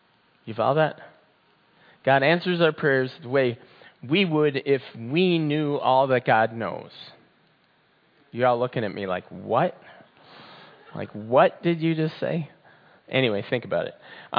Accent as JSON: {"language": "English", "region": "Minnesota", "country": "United States", "said": "And I'm from Minnesota. I thought, hey, you know what? The snow was about 3 feet deep."}